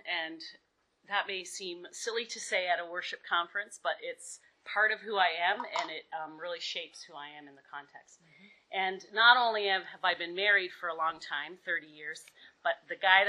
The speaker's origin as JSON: {"language": "English", "region": "Ontario", "country": "Canada", "said": "And you said I was from Canada, right?"}